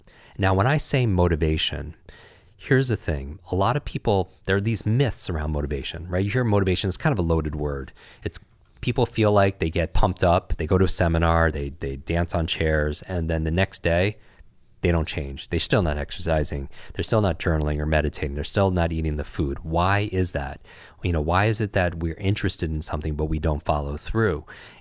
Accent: Northeast, United States; I grew up in the Northeast.

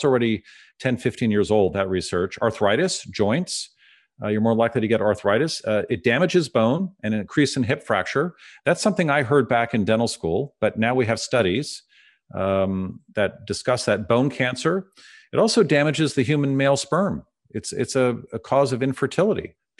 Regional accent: San Francisco, California, United States; I have fluorosis, Drew. I grew up in San Francisco.

